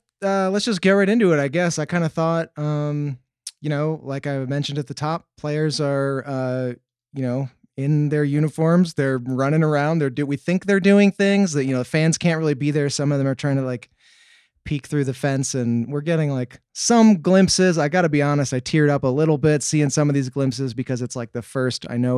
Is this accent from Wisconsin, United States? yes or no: yes; Milwaukee, Wisconsin, United States; I grew up in Milwaukee and it was, yeah, like there's no hiding from the humidity.